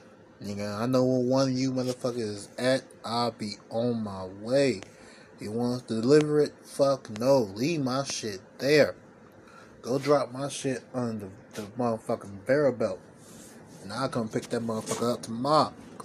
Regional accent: United States; Pudding Popper, I'm from America.

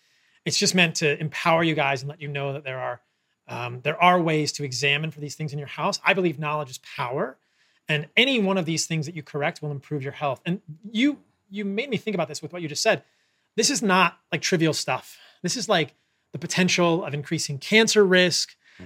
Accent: Vienna, Virginia, United States; I remember when I was growing up in Vienna, Virginia, there was a trail called the W-O-N-D bike trail

